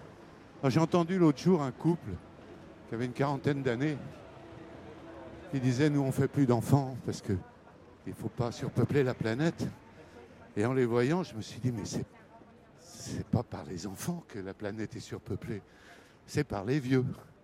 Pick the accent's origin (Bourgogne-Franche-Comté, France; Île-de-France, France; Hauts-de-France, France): Île-de-France, France; Paris; Moi, je suis né à Paris, j'ai fait mes études à Condorcet. J'ai habité Saint-Ouen parce que on était une famille de musiciens.